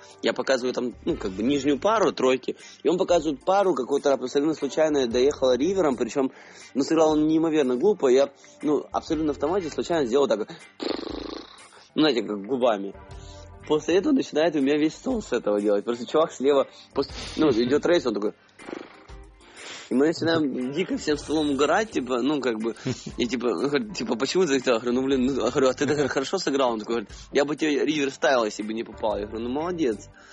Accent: Ukraine; нет, я из Украины.

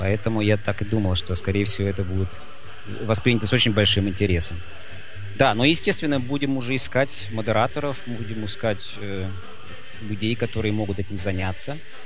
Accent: Russia; Это все-таки я как человек из России, для нас это всегда был самый важный праздник в году

